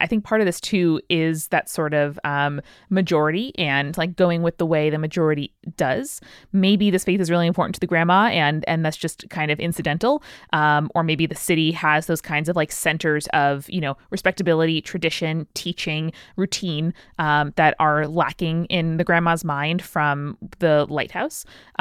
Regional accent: Ireland; I'm Irish American, grown up in Ireland, and I don't have a ton of family left there.

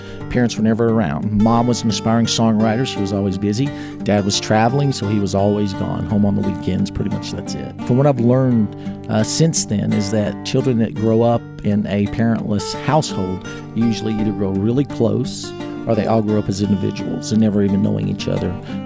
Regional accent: Hendersonville, Tennessee, United States; At the age of 18, growing up in Hendersonville, I just felt like I had itchy feet. I had to get out.

